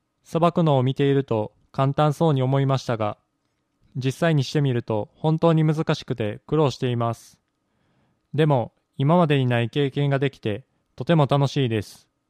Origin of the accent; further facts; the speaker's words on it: Nara, Japan; 生まれ育った奈良県でずっと暮らしていましたが、外へ出て今までにない経験をしてみたいと思い、おととし県の移住体験を活用して上早へ来ました。